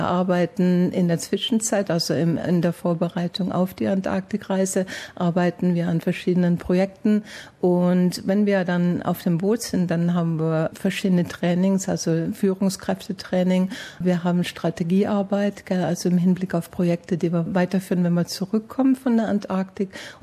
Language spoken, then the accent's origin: German; Konstanz, Baden-Württemberg, Germany; accent: Swabian; now in Australia; Ich komme aus Konstanz am Bodensee.